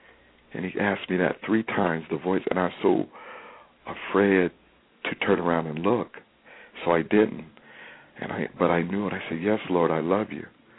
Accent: Boulder, Colorado, United States; I grew up in Boulder, one of the few blacks. Grew up in Boulder, ended up walking out at CU, and made the team.

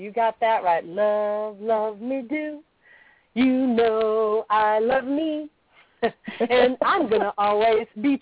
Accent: Chicago, Illinois, United States; She moved to Chicago. That's my hometown.

